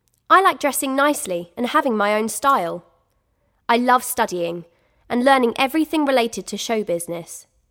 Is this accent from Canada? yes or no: yes; Canada; now in London, United Kingdom; I'm a secondary school student, and I have lived in London for 3 years. I'm Canadian.